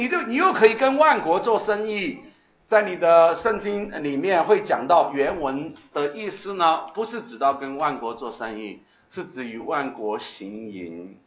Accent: China; 就是我们中国人常说的穷怕了

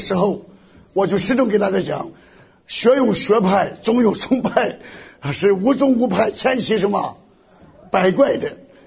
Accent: Shandong, China; 我们山东人讲说，大鱼吃小鱼，小鱼怎么办？

